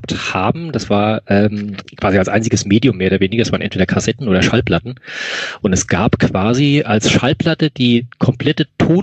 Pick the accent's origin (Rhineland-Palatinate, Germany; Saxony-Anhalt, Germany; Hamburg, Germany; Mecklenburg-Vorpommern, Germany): Rhineland-Palatinate, Germany; Und ich komme ja aus der Nähe von Mainz, so 15 Kilometer vor den Toren von Mainz im schönen Rheinhessenland, aus einem kleinen Ort.